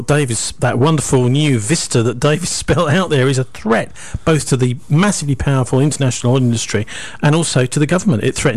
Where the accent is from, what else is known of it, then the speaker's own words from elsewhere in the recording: London, United Kingdom; I'm from London originally, and I lived there for a while